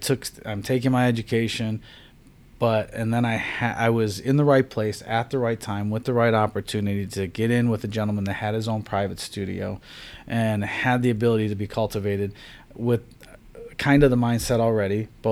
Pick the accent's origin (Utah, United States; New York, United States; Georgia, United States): New York, United States; Buffalo; now in California, United States; So when I moved out to California, I grew up in Buffalo, New York. So when I moved out to California in 97, I was still working in the restaurant industry.